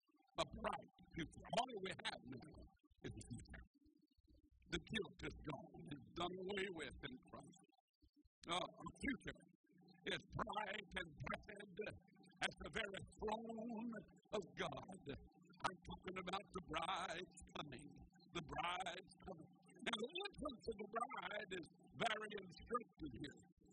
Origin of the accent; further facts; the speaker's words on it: Georgia, United States; born there; now in Tulsa, United States; You know, I was born way down in Georgia.